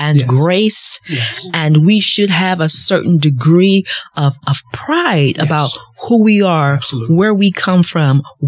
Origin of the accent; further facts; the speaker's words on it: East St. Louis, Illinois, United States; you're from Chicago and I'm from East St. Louis.